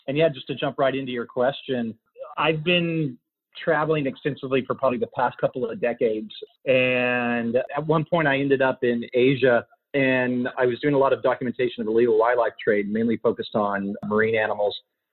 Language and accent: English; United States; because I grew up in the States and growing up as a kid, we did travel, but not to the level that I started traveling as an adult.